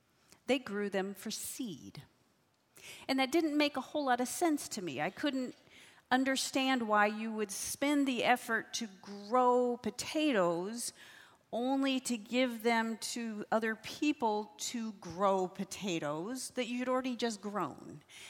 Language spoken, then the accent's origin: English; Idaho, United States; Some of you, I think, know that I grew up in Idaho.